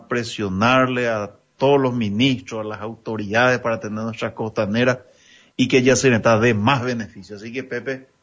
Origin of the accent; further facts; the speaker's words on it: Ayolas, Misiones, Paraguay; Que somos de Ayolas los dos candidatos a diputados y queremos hacer historia.